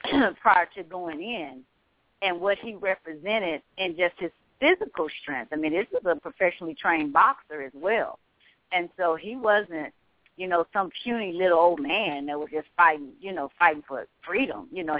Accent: Midwest, United States; also born or lived in Kansas / Colorado; I'm a Midwesterner, and I've been in Kansas and lived in Colorado

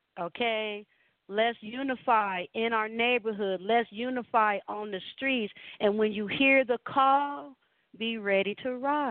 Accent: United States; born there; You know, I'm indigenous American. I was born in America. That's all I ever thought I was the whole time I was growing up.

